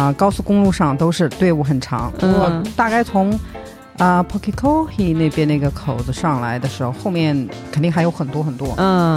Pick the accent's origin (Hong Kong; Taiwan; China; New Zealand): New Zealand; 包括我们新西兰人过去你得要申请这个卡